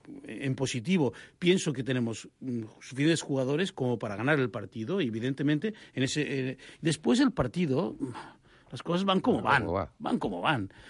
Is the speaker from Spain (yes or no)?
yes; Montmeló, Catalonia, Spain; porque yo, en mi pueblo, en Montmeló, realmente lo observo